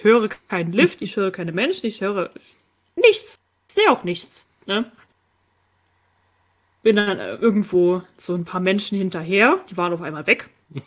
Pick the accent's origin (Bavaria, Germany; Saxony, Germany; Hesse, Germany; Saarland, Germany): Saarland, Germany; Ja, das gibt's ja normalerweise auch nicht so oft, glaube ich. Bei uns im Saarland auf dem Erbeskopf natürlich schon.